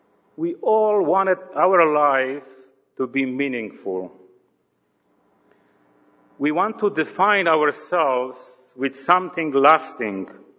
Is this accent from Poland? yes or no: yes; Poland; accent: Polish; English is a second language; now in Canada; my accent is not French. It is old good Polish accent, as that is where my wife and me are from originally. Actually, I used to be shy by my accent, but now I love it.